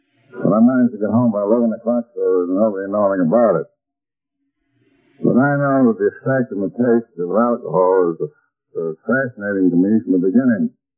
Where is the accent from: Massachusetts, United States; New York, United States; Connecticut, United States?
New York, United States; Alden; I come from Alden in New York, my native town. Went to private school there.